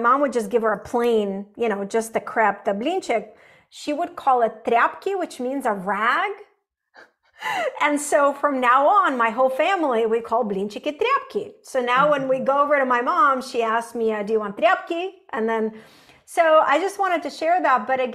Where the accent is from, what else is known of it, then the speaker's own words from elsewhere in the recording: Saint Petersburg, Russia; moved away; So I grew up in Russia and we're Russian Jews. We came here as refugees in 1989. I grew up in Leningrad, St. Petersburg.